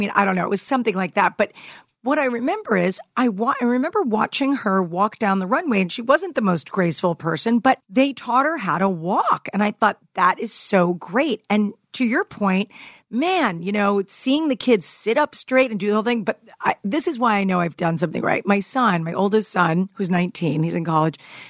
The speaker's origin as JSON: {"language": "English", "region": "New York", "country": "United States", "tie": "born or raised there", "said": "I mean, I grew up in Westchester, so it's like 30 miles north of Manhattan, but it was the suburbs."}